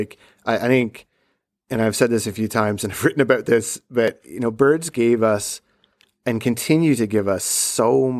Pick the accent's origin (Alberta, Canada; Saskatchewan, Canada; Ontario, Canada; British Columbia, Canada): Ontario, Canada; Peterborough; I grew up in Peterborough, Ontario, and I spent a lot of time in Algonquin Park as a kid